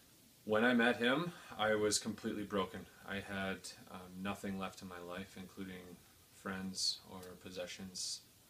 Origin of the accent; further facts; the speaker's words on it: Oakville, Ontario, Canada; I'm from Oakville, Ontario.